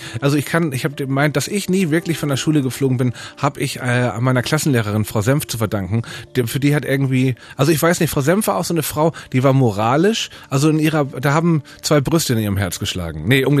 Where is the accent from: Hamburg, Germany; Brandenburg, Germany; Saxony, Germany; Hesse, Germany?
Hamburg, Germany; bei uns in Stelling in Hamburg, wo ich herkomme